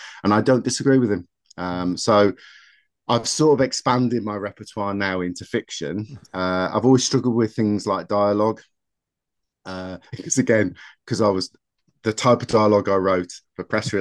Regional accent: North East England, United Kingdom; I've been involved with rewilding down in Kent, though I'm originally from the Northeast. Can't tell by my accent, but I am.

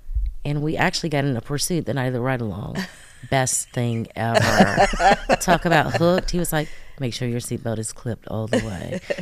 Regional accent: North Carolina, United States; also born or lived in Massachusetts; now in Virginia, United States; Originally, I was born in Massachusetts. I am from North Carolina, though.

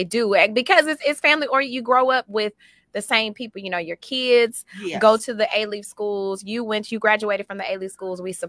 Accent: Houston, Texas, United States; Well, yes, we gonna say we from the Houston area. We are from the Houston

